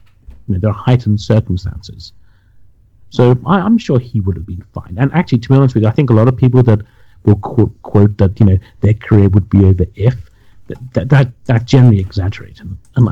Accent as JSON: {"language": "English", "country": "United Kingdom", "said": "I have to say that as a Brit, I watched Enterprise to begin"}